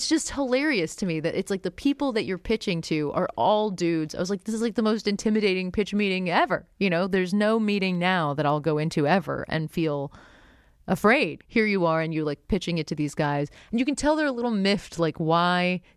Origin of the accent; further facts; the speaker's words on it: Florida, United States; I grew up in South Florida